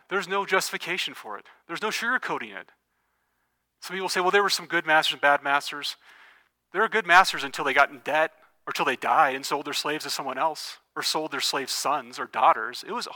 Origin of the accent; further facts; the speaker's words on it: United States; I share your history too. I'm an American.